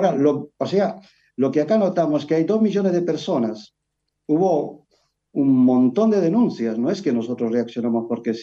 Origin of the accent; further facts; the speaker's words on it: Argentina; como argentinos que habitamos este territorio